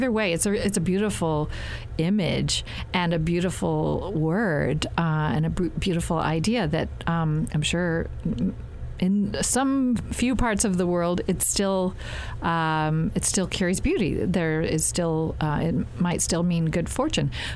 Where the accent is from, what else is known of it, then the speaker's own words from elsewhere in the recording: the South, United States; when I say I'm a Southerner, I'm embracing plenty of things that outsiders might still make fun of, like the moonshine in the mason jar.